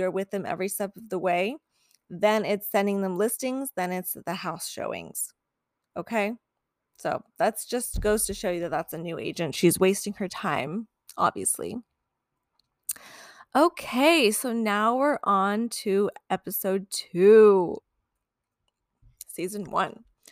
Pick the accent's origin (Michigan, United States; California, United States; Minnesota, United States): California, United States; Long Beach; I'm not hating on LA. I grew up in Long Beach. It's a suburb of LA.